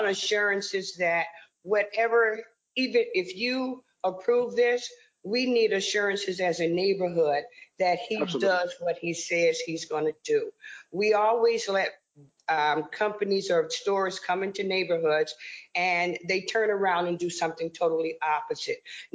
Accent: Miami, Florida, United States; I grew up in the Liberty City area, and this corner has been a problem.

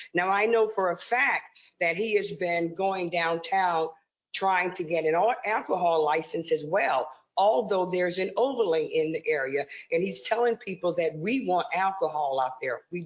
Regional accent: Miami, Florida, United States; I grew up in the Liberty City area, and this corner has been a problem.

